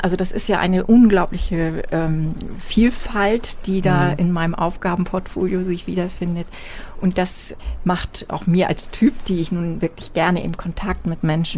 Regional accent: Wesselburen, Schleswig-Holstein, Germany; Na, ich bin ja ein Küstenmensch. Mhm. Ich komme ja aus Wesselburen, also bin in Büsum zur Schule gegangen

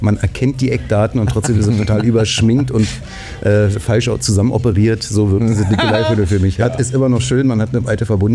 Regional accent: Berlin, Germany; obwohl ich gebürtiger Berliner bin, nie so wahrgenommen und mitgekriegt. Also ich kann ganz klar sagen, für mich ist Berlin so ein dreiteiltes Phänomen. Das Berlin meiner Kindheit. Ich bin 75er Baujahr.

